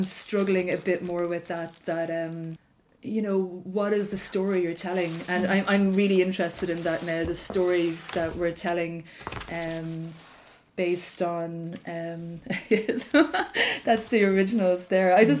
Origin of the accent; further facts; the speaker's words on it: Ireland; as like Irish people